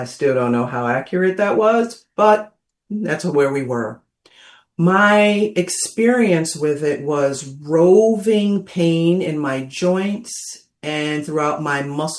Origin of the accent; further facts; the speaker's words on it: New York City, New York, United States; Now, I'm from New York City, so I love that my show is on talkradio.nyc. I grew up in Queens, and I wasn't really much of an outdoorsy kid.